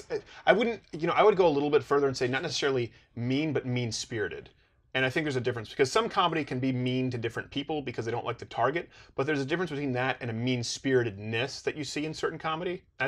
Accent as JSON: {"language": "English", "town": "Detroit", "region": "Michigan", "country": "United States", "tie": "born there", "also_born_or_lived": "Montreal", "said": "Well, I was born in Detroit. Which really could just be annexed and given to Canada if you wanted to."}